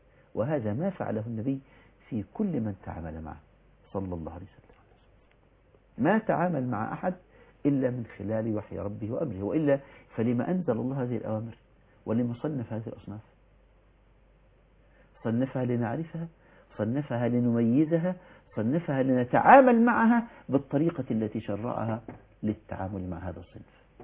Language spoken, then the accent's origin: Arabic; Egypt; زيارة زي ما تقول الصوفية عندنا في مصر.